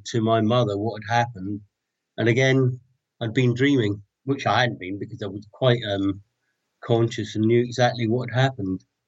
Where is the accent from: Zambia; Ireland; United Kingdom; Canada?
United Kingdom; Glasgow, Scotland; I was born in 1953 in Glasgow.